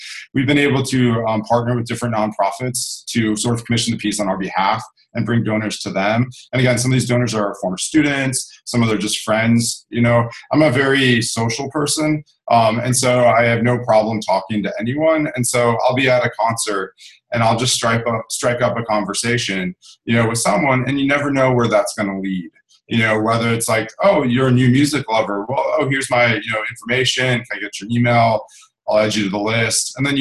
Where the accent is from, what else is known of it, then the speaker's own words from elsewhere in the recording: Chicago, Illinois, United States; You know, I grew up here in Chicago